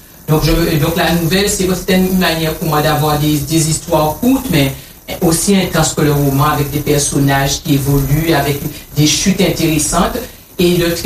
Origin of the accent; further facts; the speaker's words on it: Pointe-à-Pitre, Guadeloupe; je suis pointoise, j'ai grandi à Pointe-à-Pitre, une ville que j'aime beaucoup.